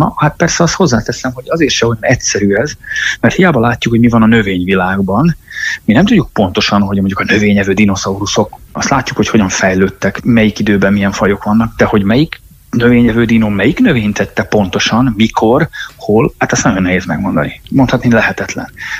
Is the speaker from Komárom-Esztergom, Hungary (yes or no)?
no; Ajka, Veszprém County, Hungary; én úgy egyébként ajkai vagyok, és Bakonyból származom, és hát ott rengeteg hegy van, sziklafal van, vagy olyan bánya, ugye szénbányák, bauxitbányák akkoriban még azért működtek